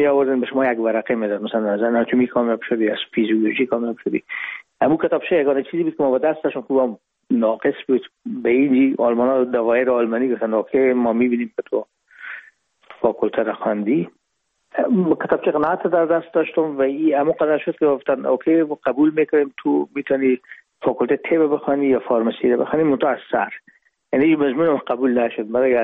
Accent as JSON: {"language": "Persian", "region": "Herat", "country": "Afghanistan", "moved": "yes", "lives_now": "Hamburg, Germany", "said": "ما رفتیم از کابل به هرات و پیش از اینکه فاکولته رو پایان برسانیم یا دیپلم بگیریم از هرات از طریق زمینی داخل مرز ایران شدیم"}